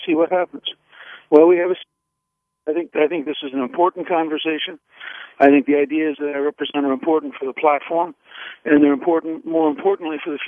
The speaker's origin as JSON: {"language": "English", "town": "Atlanta", "region": "Georgia", "country": "United States", "said": "Sure, I'm from Atlanta."}